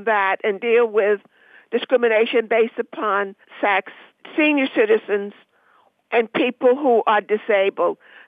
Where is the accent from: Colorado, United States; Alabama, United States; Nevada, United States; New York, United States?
New York, United States; also born or lived in New Jersey; We grew up in New York, New Jersey, and we had seen discrimination.